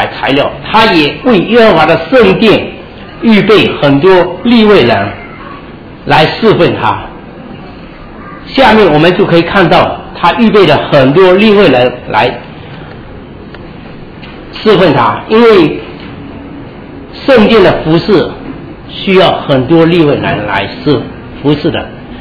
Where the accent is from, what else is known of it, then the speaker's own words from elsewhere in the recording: China; 但是我们中国人都看到很多我们之前的那些当皇帝的